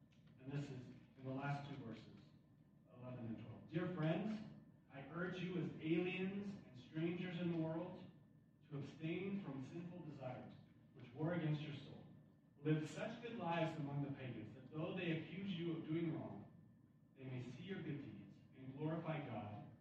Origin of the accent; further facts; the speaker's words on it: United States; now in Bulgaria; As an American living in Bulgaria, I have a different language, a different customs, different sets of beliefs than the people around me.